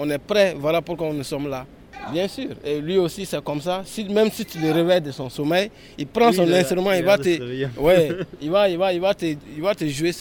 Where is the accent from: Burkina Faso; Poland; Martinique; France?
Burkina Faso; Nous sommes arrivés du Burkina depuis le 13 octobre pour ce festival Circa.